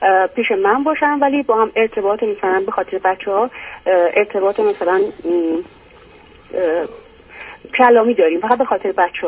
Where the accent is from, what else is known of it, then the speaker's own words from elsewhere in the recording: Iran; بله ایرانی هستم ولی جدا شدم.